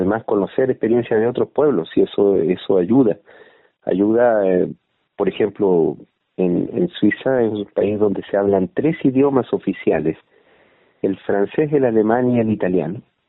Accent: Temuco, Araucanía, Chile; soy nacido en Temuco, me crié en Temuco, nací, me crié en Temuco. Mi familia, por parte de mi madre, viene de Quilleco, de la octava región cerca de Los Ángeles, una pequeña localidad

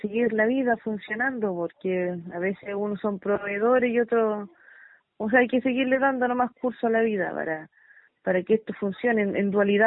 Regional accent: Los Sauces, Araucanía, Chile; yo soy de acá, de Los Sauces, Queuque, sector Queuque, que es el territorio donde vivo. Mi comunidad, el Lof Antileo de Juan Antileo Liempi, en la cual yo soy la presidenta acá

